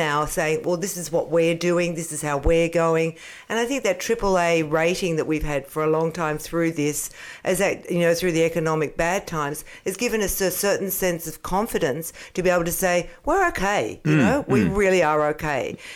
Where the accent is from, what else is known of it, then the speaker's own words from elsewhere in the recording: Australia; We're no longer apologising. We're no longer saying, oh, well, we're Australian.